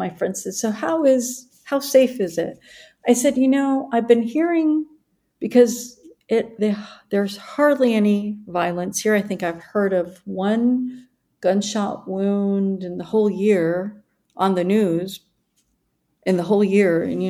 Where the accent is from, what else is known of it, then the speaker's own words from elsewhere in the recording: California, United States; now in Phoenix, United States; I'm a baby because I came from California.